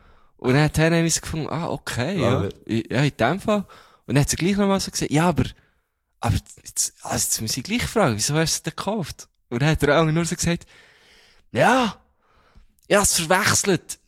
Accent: Bern, Switzerland; ey, wo kommst du denn da her? Und dann ist so, ja, von Bern und so

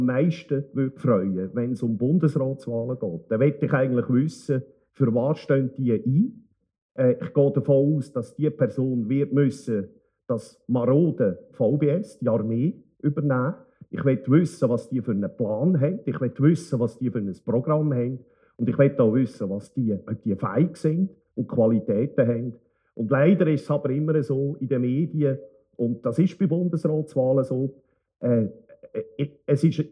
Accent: Lucerne, Switzerland; Gut, also als Luzerner erfahrener, der Wahlkampf gewöhnt ist, gegen diese Partei zu führen, muss ich sagen

